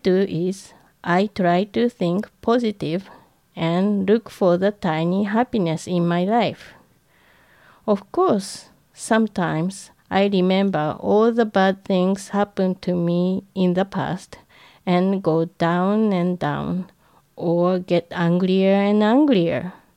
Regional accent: Tokyo, Japan; When I was a little girl growing up in Tokyo

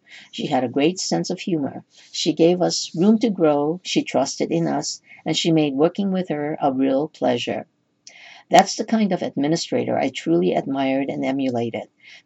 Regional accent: Kona, Hawaii, United States; making me realize that anything is possible, even for a girl growing up in Kona.

